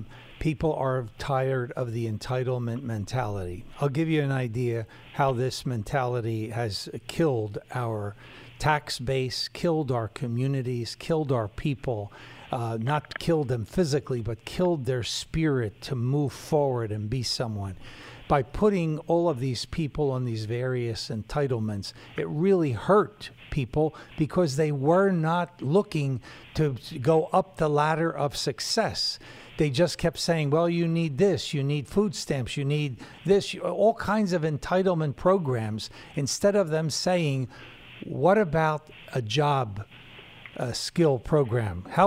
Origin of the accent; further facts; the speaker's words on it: United States; that's what we object to as an American people